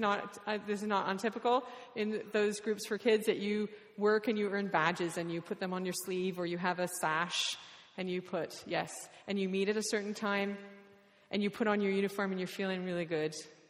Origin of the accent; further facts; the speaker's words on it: Canada; oh, great, we're from the same tribe. We're both Canadian.